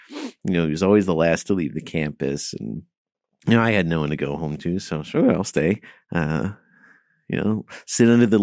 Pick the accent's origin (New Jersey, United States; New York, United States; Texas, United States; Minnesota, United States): New Jersey, United States; Passaic; I am from Passaic here.